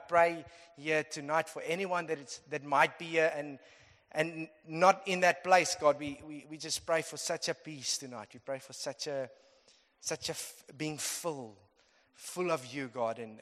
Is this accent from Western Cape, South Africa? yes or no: yes; Rondebosch, Western Cape, South Africa; Juliet says I must say that I'm from Rondebosch. So I'm not too far.